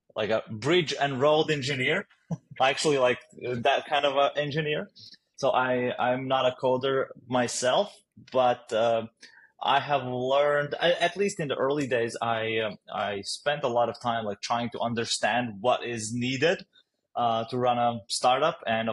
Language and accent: English; Riga, Latvia; also born or lived in Germany; So I'm originally from Riga, Latvia. It's a small country in Northeast Europe. I grew up here and I studied both here and then in Germany for a while.